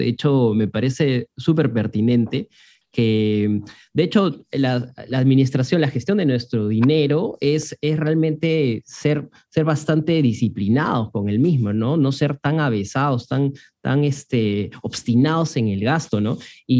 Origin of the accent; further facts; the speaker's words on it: Peru; ¿Cómo es que has visto que somos los peruanos manejando el dinero